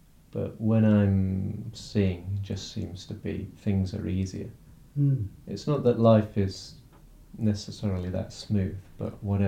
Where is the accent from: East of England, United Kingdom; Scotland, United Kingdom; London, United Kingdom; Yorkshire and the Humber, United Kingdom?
East of England, United Kingdom; Lowestoft; And when I first met him and he discovered I was also from Lowestoft, he was completely amazed by this fact.